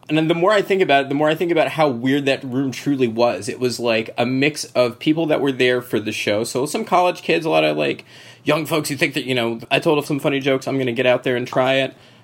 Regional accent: Florida, United States; So I grew up in North Florida in a college town.

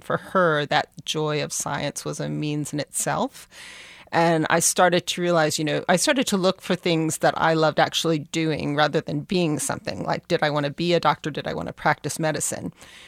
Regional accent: Hawaii, United States; born there; also born or lived in Montana / Virginia / Florida / Utah; I went to high school in Montana. I was born in Hawaii. We lived in Virginia. We lived in Florida. We lived in Utah.

